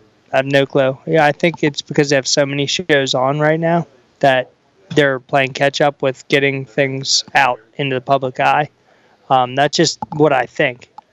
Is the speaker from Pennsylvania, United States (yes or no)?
yes; Philadelphia, Pennsylvania, United States; I get that, but you got to also realize I'm from Philly.